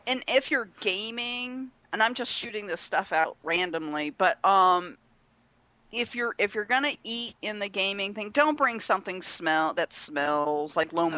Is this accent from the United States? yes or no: yes; Florida, United States; Well, I'm from Florida. It's De Leon.